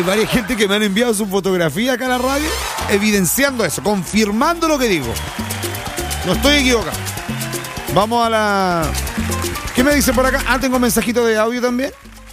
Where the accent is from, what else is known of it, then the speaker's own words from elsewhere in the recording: Chile; Y nosotros, como somos guasos, somos chilenos acá.